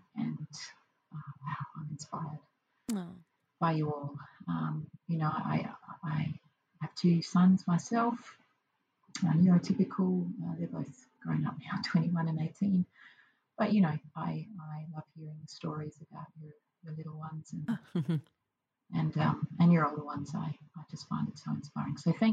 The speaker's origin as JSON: {"language": "English", "town": "Adelaide", "region": "South Australia", "country": "Australia", "said": "Hi, Kate and Mandy. … I'm from Adelaide."}